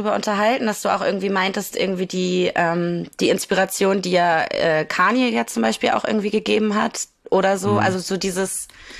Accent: Kiel, Schleswig-Holstein, Germany; ich komme aus Kiel. Das ist ja genau die Schnittstelle zwischen Großstadt und Kleinstadt eigentlich so. Also du hast hier voll viel Dorf, aber du hast irgendwie auch direkt Hamburg um die Ecke

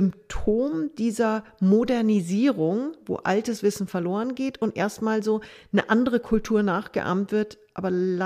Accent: Munich, Bavaria, Germany; Ich habe meine BMW-Karriere sage und schreibe als Münchner Kindl in Neuseeland begonnen.

